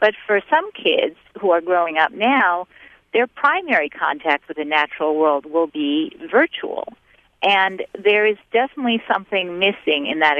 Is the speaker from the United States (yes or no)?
yes; New York City, New York, United States; moved away; I remember when I grew up in New York City, and when I moved out to Pennsylvania for the first time, lived in a place with no streetlights